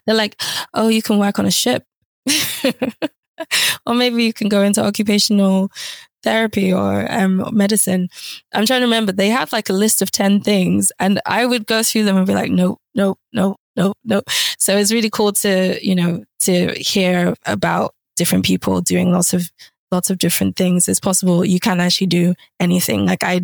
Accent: Nigeria; my older sister, who's also a bit untraditional as a Nigerian, having studied law, but then didn't become a lawyer.

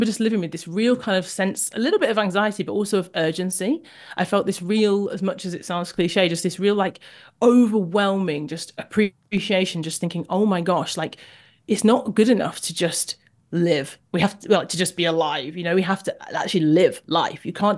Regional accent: Jamaica; I'm Jamaican. I'd never run.

